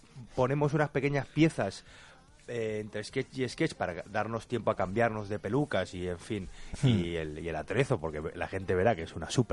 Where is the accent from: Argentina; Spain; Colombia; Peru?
Spain; Albacete, Castilla-La Mancha; que somos todos de Albacete.